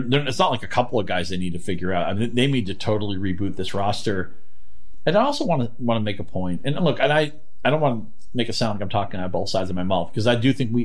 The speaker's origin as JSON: {"language": "English", "region": "New England", "country": "United States", "tie": "born or raised there", "said": "You know, I grew up in New England"}